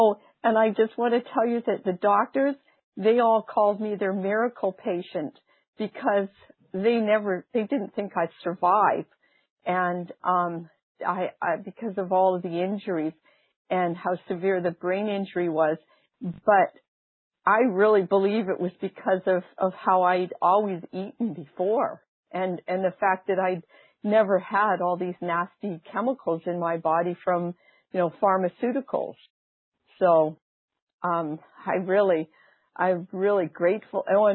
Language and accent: English; Western Canada, Canada; now in Boston, United States; I was raised on a glacier lake, on a remote area of a glacier lake in Western Canada